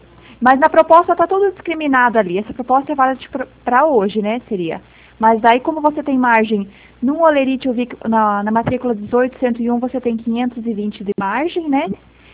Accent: Toledo, Paraná, Brazil; eu sou aqui do Paraná, de Toledo.

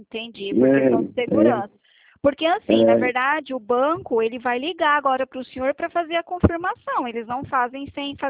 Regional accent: Sarandi, Paraná, Brazil; Na verdade, eu trabalho em Maringá, mas eu sou de Sarandi, eu estou em Sarandi agora.

